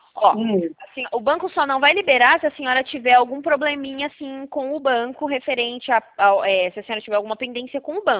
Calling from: Sumaré, São Paulo, Brazil; Eu falo da cidade de Sumaré, tá?

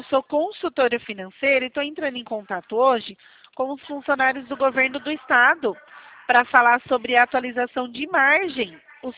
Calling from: Itatiba, São Paulo, Brazil; Eu falo aqui da cidade de Itatiba, interior de São Paulo.

